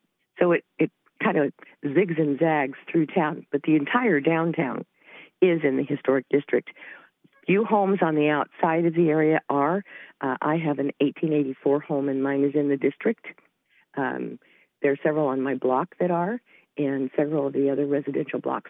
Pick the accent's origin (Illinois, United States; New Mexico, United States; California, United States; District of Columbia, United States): California, United States; Salinas; now in Oakland, United States; Salinas, California. I'm a California transplant